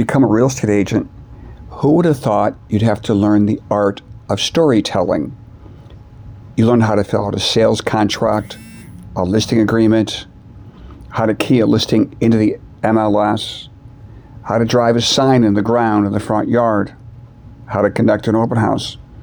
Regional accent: Fox River Grove, Illinois, United States; I grew up in Chicago suburbs called Fox River Grove, population 2,000 people, one stoplight town.

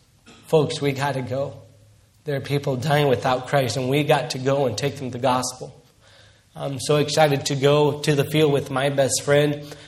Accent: Brazil; I grew up in Brazil to a missionary family there, so I know the language and the culture.

